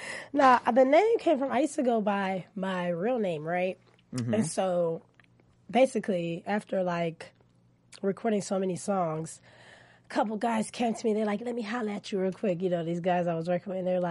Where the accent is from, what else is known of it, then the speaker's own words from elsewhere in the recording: California, United States; I'm from Cali.